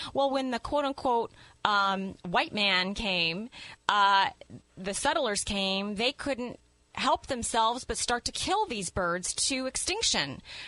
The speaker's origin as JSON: {"language": "English", "region": "Hawaii", "country": "United States", "tie": "born or raised there", "said": "And I remember I grew up in Hawaii, and my 97-year-old grandmother just passed away this week."}